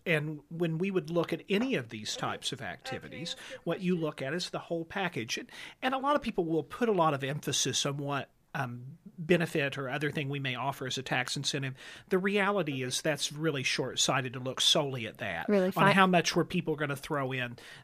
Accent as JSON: {"language": "English", "town": "Carmi", "region": "Illinois", "country": "United States", "also_born_or_lived": "Los Angeles", "said": "I'm from Carmi, but I went to Los Angeles for 20 years."}